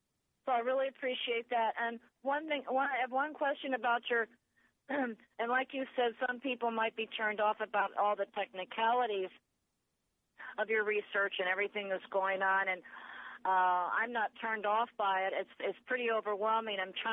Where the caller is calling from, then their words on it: Ellington, Florida, United States; I'm calling from Ellington, Florida